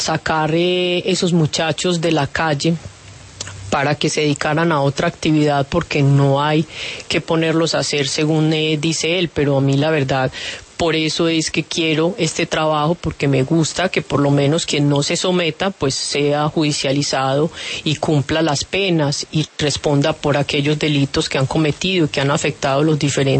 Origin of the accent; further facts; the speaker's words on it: Antioquia, Colombia; usted es paisa y yo soy paisa